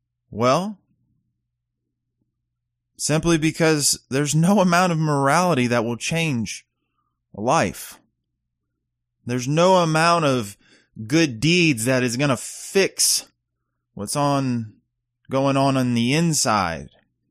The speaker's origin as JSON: {"language": "English", "region": "the South", "country": "United States", "tie": "born or raised there", "said": "Now, growing up in the South, I've often heard revivals called for, right?"}